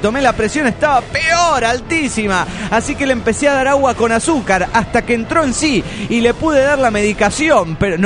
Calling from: Querétaro, Mexico; soy el hechicero de Querétaro, México

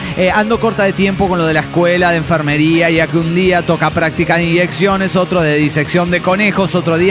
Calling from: Santander, Cantabria, Spain; que soy de Santander, que soy de España.

